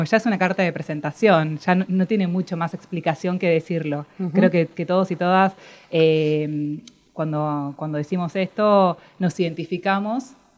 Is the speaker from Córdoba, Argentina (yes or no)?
no; Cipolletti, Río Negro, Argentina; moved away as an adult; now in Buenos Aires, Argentina; Nosotros somos de Cipolletti, vivimos a 1.200 kilómetros. Yo me vine a vivir acá a Buenos Aires cuando cumplí 18 años para estudiar.